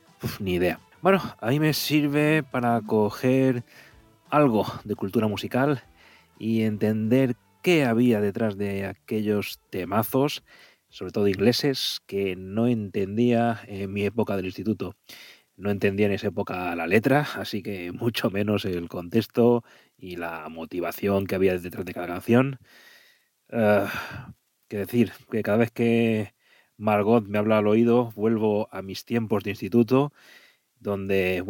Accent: Balearic Islands, Spain; de Mallorca, España.

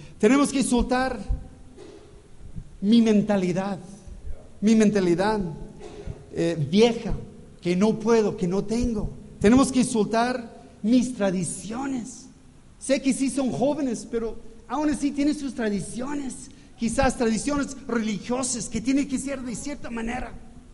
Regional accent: California, United States; now in Mexico; Y yo soy de California, soy americano, por supuesto, pero nací en una comunidad holandesa, un poco diferente, otra cultura.

